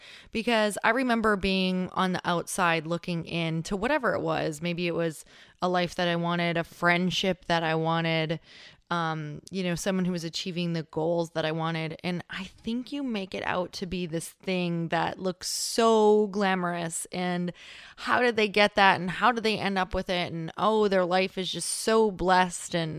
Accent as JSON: {"language": "English", "region": "Michigan", "country": "United States", "tie": "born or raised there", "accent": "Upper Peninsula", "said": "I grew up in Upper Michigan. Did you guys know there was an upper part to Michigan? Didn't think so. So yes, it's an upper peninsula. Borderline Canada might as well be Canada. We have a crazy Canadian accent, but not really."}